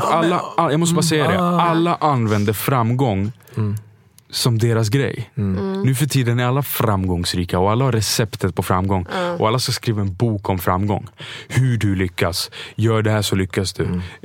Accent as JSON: {"language": "Swedish", "town": "Stockholm", "region": "Stockholm County", "country": "Sweden", "said": "Alltså, Mariatorget är ju där jag kommer ifrån."}